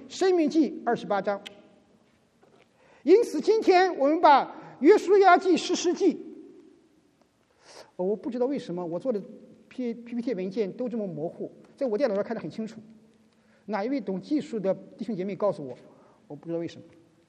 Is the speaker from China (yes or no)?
yes; China; 我们来自于中国大陆的，你读的从小你读的历史，无论是抗战史还是抗美援朝史